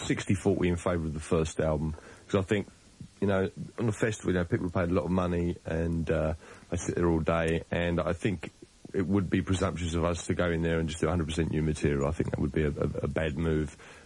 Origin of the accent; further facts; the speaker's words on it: London, United Kingdom; You know, I grew up in London.